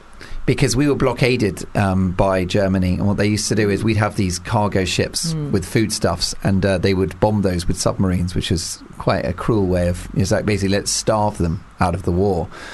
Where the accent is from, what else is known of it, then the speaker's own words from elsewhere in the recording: England, United Kingdom; I don't mean that there was any racism towards me, but I wasn't Scottish. I was an Englishman.